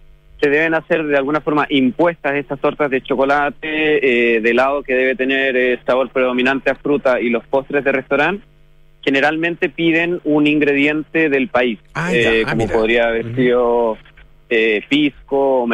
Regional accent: Puerto Montt, Los Lagos, Chile; es la pastelería del sur de Chile, que es de donde soy yo, yo soy de Puerto Montt.

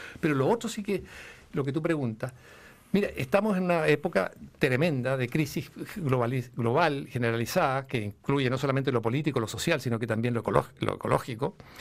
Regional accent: Chile

